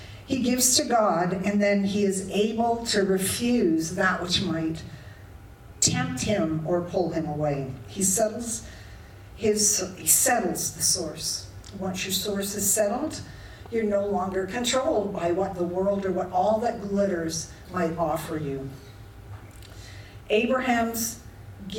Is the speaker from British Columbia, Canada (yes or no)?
no; Kitchener, Ontario, Canada; I was about 17, and I grew up in Kitchener, so an hour from here.